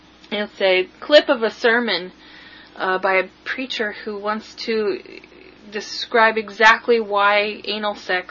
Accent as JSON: {"language": "English", "region": "Washington", "country": "United States", "lives_now": "Quebec, California, United States", "said": "Well, you see, I'm from Washington State"}